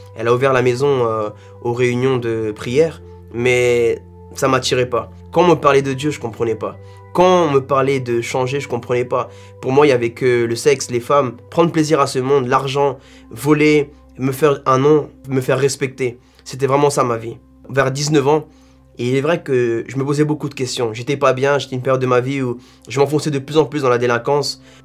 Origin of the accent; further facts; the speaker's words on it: Paris, Île-de-France, France; j'ai 27 ans, je suis né en France, j'ai grandi à Paris.